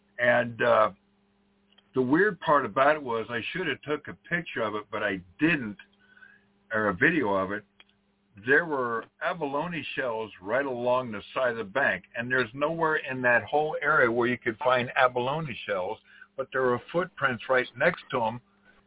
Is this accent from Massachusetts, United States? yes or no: no; Redding, California, United States; I was raised in Redding all my life as a child growing up